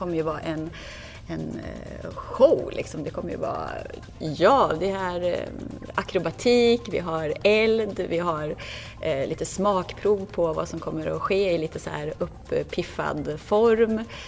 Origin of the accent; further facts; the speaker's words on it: Hallstahammar, Västmanland County, Sweden; Jag är ju uppvuxen och född i Hallstahammar, så nu bor jag typ en och en halv mil därifrån. Jag har varit ute och svajsat runt däremellan.